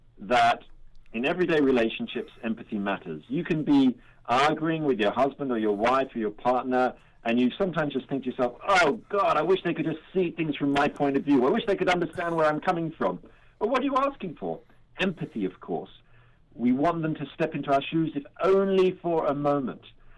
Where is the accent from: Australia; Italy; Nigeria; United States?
Australia; Sydney, New South Wales; when I was a kid growing up in Sydney, Australia.